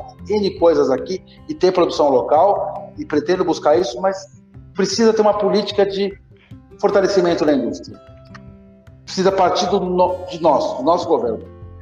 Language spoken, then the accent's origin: Portuguese; Brazil; E como bom brasileiro, eu pedi um desconto.